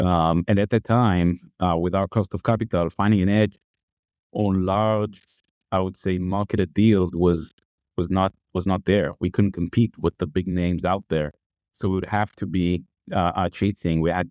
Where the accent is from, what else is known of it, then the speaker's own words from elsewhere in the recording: Israel; moved away as an adult; now in Hoboken, United States; I came here when I came from Israel 5 years ago.